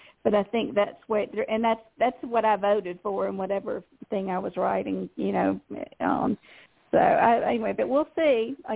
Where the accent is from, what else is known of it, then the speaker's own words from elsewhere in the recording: South Carolina, United States; And that was filmed in my home state of South Carolina.